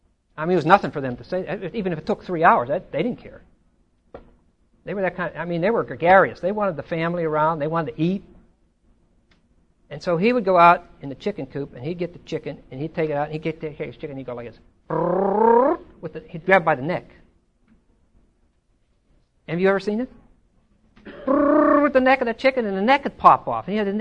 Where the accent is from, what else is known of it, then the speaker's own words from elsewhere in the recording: Pittsburgh, Pennsylvania, United States; I mentioned this morning that I was raised in Pittsburgh, and we had all these ethnic communities.